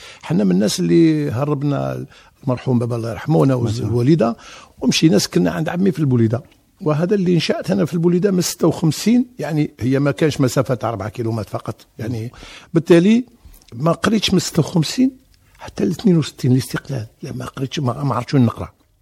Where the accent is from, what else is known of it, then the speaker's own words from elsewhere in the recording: Ouled Aich, Blida Province, Algeria; born there; أنا مسقط رأسي ولدي عيش. ولدي عيش هي دائرة من دوائر البلدة، وعندي عائلة كبيرة في البليدة وفي الغرب، يعني في مسغانم، في شلف، في كذا. … دي منتشرة في حصة في الغرب